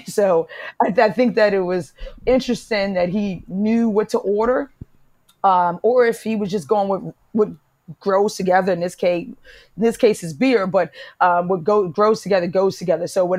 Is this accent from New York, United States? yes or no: yes; New York City, New York, United States; And so I'm from Harlem, just being uptown, spending time on Arthur Avenue and having seafood in the streets